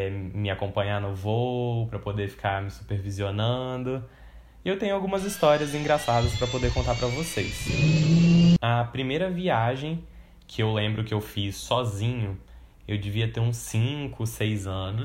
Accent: Vitória, Espírito Santo, Brazil; also born or lived in Salvador / Cruz das Almas; eu nasci em Salvador e aí a gente morava numa cidade interior que era Cruz das Almas, que foi onde meu irmão nasceu. E aí teve um momento que a gente se mudou aqui para Vitória.

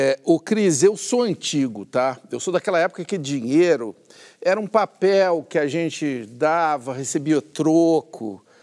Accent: Ituverava, São Paulo, Brazil; Porque eu que sou de Ituverava, lá tinha um fazendeiro muito legal

